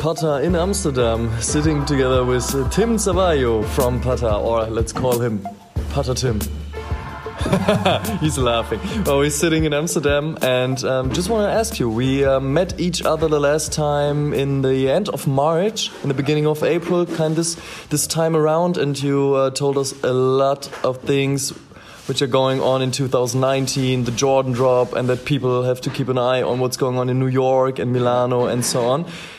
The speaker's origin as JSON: {"language": "German", "region": "North Rhine-Westphalia", "country": "Germany", "said": "ich komme ja aus der Nähe vom Ruhrpott, ne?"}